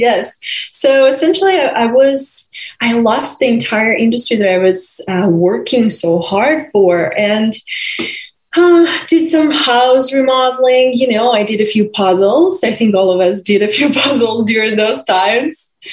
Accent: Russia; English is a second language; also born or lived in Oregon / Florida; now in United States; I was born and raised in Russia. And about 10 years ago, I moved from Russia to the U.S. With limited English proficiency.

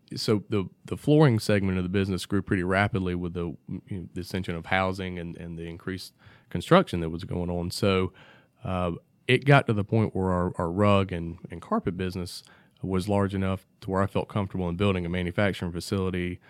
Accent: Georgia, United States; growing up in Northwest Georgia and being in the carpet industry

